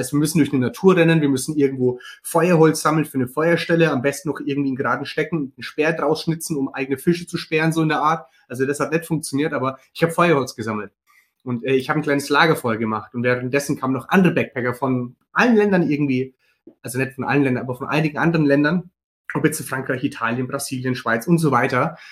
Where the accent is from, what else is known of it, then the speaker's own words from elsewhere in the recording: Würzburg, Bavaria, Germany; ich komme ja ursprünglich aus Würzburg und wir sind hier in der Weinregion.